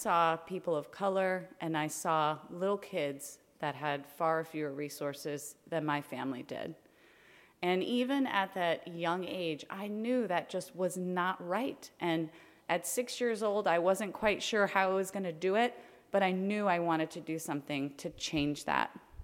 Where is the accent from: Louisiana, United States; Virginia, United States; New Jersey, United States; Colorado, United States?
Louisiana, United States; born there; So I was born in South Louisiana, and I regularly traveled back and forth between New Orleans and Baton Rouge to visit family when I was a little girl.